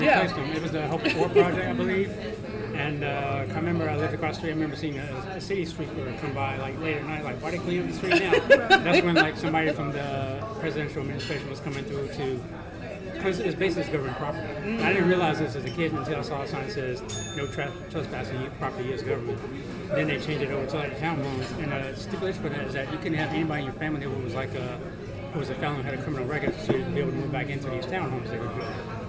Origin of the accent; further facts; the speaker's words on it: Raleigh, North Carolina, United States; up in Raleigh, I noticed as a kid there were more Black-owned businesses like convenience stores, barber shops, especially around Shaw University.